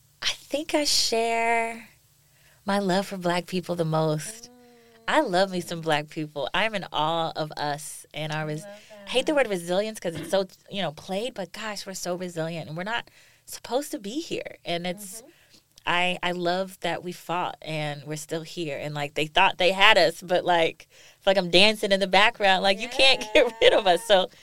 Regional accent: Cincinnati, Ohio, United States; I'm from Cincinnati, Ohio, and I remember when I was in, like, middle school

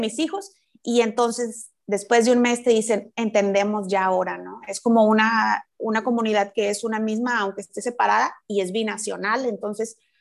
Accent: Reynosa, Tamaulipas, Mexico; born there; No somos tantos ya las personas que vivimos en Reynosa y que nacimos en Reynosa.

